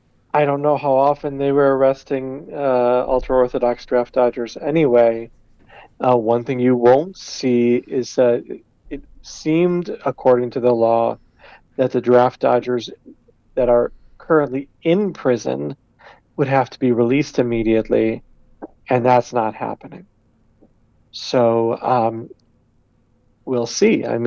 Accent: United States; Well, Simon, I'm from the United States

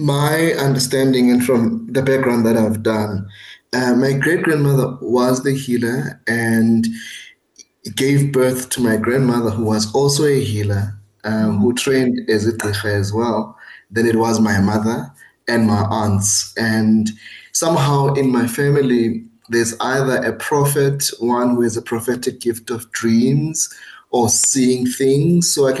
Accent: Mount Frere, Eastern Cape, South Africa; We hail from the Eastern Cape, KwaBhaca, known as Mount Frere, in the deep rural towns of Eastern Cape.

